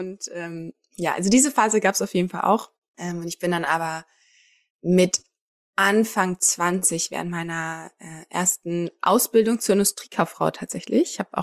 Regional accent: Kiel, Schleswig-Holstein, Germany; now in Hamburg, Germany; ich komme aus Kiel eigentlich, bin aber jetzt schon, Gott, ich glaube seit über 10 Jahren in Hamburg

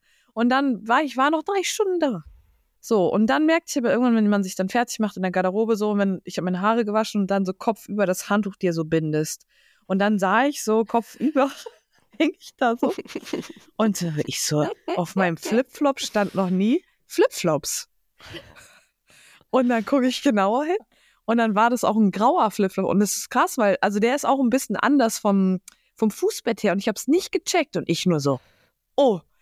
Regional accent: Northern Germany, Germany; now in Cologne, Germany; ich komme aus Norddeutschland.

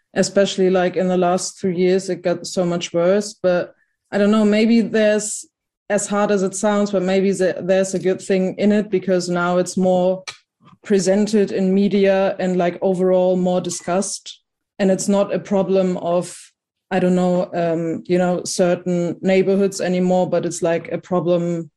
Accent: Germany; So, like, you know, I'm from Germany

